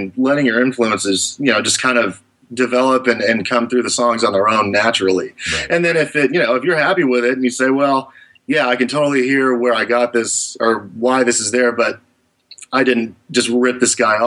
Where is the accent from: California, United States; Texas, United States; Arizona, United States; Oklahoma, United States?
Texas, United States; and that's not just because we're from Texas, it's because they're amazing.